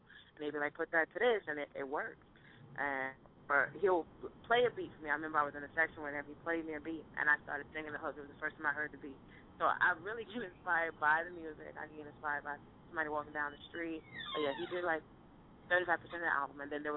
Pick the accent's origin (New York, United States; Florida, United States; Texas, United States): New York, United States; Brooklyn; Like I said, I'm from Brooklyn, Fort Greene. Shout out to Fort Greene.